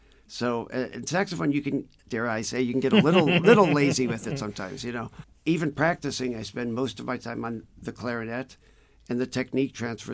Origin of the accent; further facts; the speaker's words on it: Garfield Heights, Ohio, United States; I grew up in Garfield Heights, Ohio.